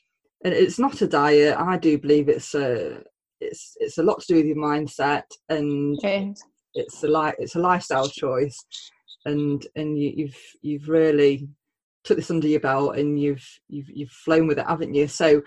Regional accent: Mansfield, East Midlands, United Kingdom; accent: Mansfield; I'm not quite sure what they'll think to my Mansfield accent, but there we go.

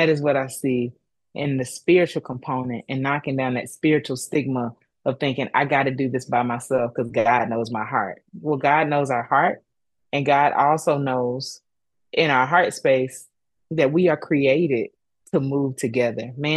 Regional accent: the South, United States; I grew up in the South, so I thought it was just, oh, my grandmama's going to tell a story

